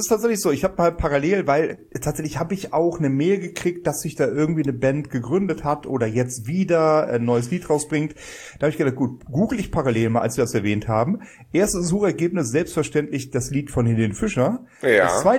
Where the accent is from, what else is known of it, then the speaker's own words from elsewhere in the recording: Bonn, North Rhine-Westphalia, Germany; Als Bonner sage ich das so